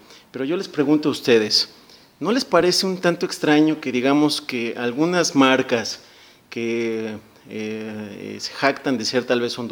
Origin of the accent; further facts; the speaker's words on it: Mexico; utilizara este tabaco simplemente por orgullo de ser mexicano?